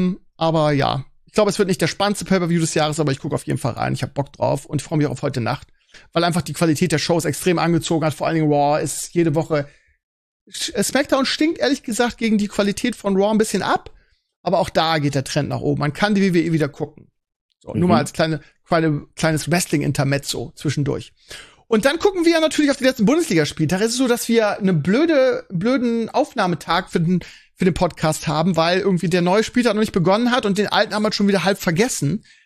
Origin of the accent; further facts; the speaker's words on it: Bremen, Germany; Also als Bremer wartet man ja drauf